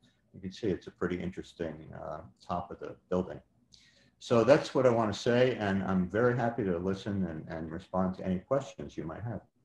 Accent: New York, United States; I'm a New Yorker

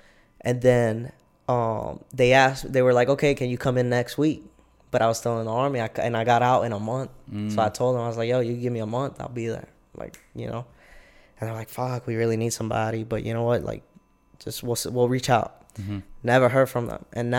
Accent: El Paso, Texas, United States; also born or lived in Puerto Rico; being from Puerto Rico, and then growing up in El Paso for like most of my life

